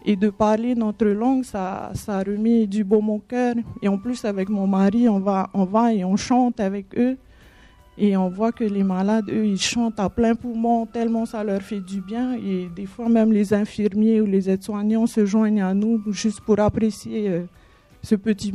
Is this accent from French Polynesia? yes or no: yes; French Polynesia; moved away as an adult; now in France; Alors, j'ai vécu depuis ma naissance. Je suis née en Polynésie. Et ça fait bientôt 6 ans que je suis ici en France.